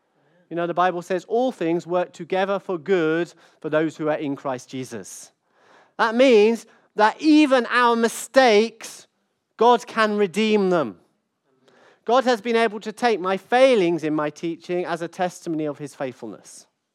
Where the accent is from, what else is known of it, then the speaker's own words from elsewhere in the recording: Brighton, South East England, United Kingdom; born there; He was born in Southampton. I was born in Brighton. So we're the same age.